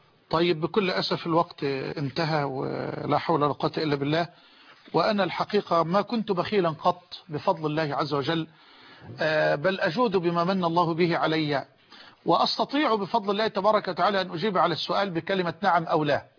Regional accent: Egypt; بلدنا مصر

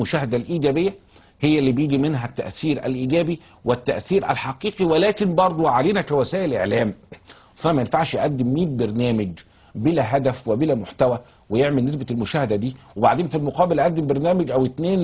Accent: Egypt; لكن أنا بس مصري.

